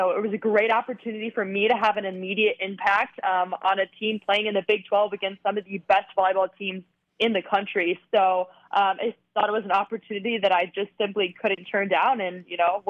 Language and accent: English; Midwest, United States; I grew up in Big Ten country when it was, you know, all of the Big Ten schools in the Midwest.